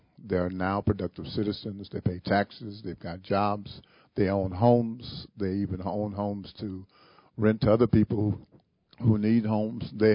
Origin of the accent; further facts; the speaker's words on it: Peoria, Illinois, United States; Born and raised in Peoria all my life